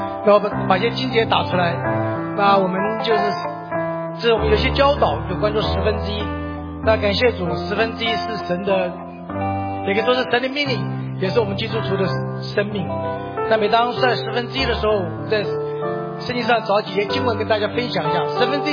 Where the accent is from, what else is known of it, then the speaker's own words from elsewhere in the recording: Taiwan; moved away as an adult; now in United States; 我自己来自一个来美国快40年了，70年就来美国，那家里环境很苦，从台湾来的。